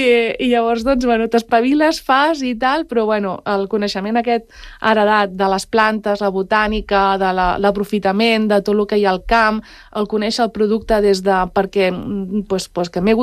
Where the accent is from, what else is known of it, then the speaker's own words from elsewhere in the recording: Palau-sator, Catalonia, Spain; sóc de la Bisbal, saps? De l'Empordà, no sé què, tal, no, sóc de Palau-sator, i ara ho dic ben alt, no? I sóc de pagès.